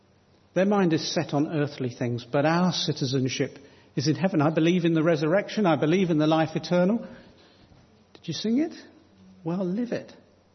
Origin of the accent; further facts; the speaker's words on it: Chatham, South East England, United Kingdom; my hometown of Chatham